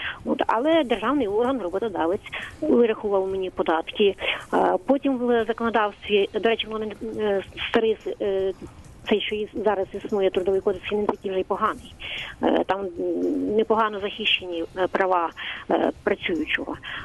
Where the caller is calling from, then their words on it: Kyiv, Ukraine; я з Києва.